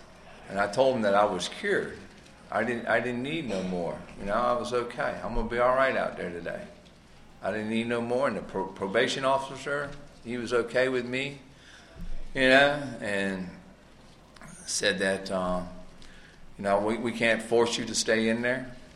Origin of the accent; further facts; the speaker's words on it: Roanoke, Virginia, United States; Come from the Roanoke, Virginia area originally. It's my hometown. I'm one of them moonshine boys that make it up there in the mountains.